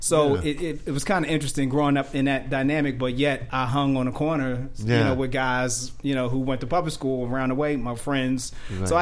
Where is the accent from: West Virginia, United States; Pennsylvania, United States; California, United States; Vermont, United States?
Pennsylvania, United States; Philadelphia; I grew up in South Philadelphia.